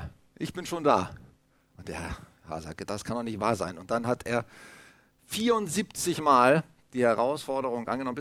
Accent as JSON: {"language": "German", "region": "Hamburg", "country": "Germany", "tie": "born or raised there", "said": "Ich bin damit groß geworden, ich bin ja aus Hamburg, ein Hamburger Jung. Ich habe selber zwar kein Plattdeutsch gesprochen, aber mein Großvater, mein Opa, der hat immer nur Plattdeutsch geschnackt."}